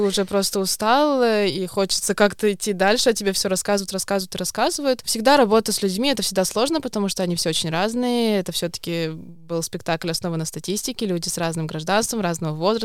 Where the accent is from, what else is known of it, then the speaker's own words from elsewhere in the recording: Narva, Ida-Viru County, Estonia; Да, вообще я родом из Нарвы.